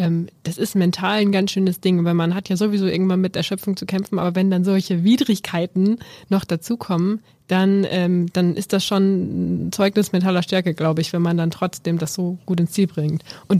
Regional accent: Lower Saxony, Germany; Wir kommen hier aus Niedersachsen, also ich komme aus Niedersachsen

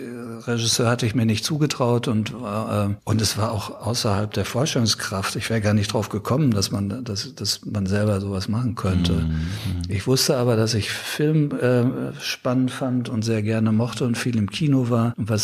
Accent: North Rhine-Westphalia, Germany; in meiner Heimat Ruhrgebiet

